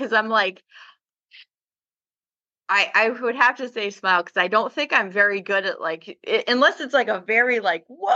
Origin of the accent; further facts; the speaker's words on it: Vermont, United States; I'm from Vermont, so I've literally driven a truck pretty much my entire life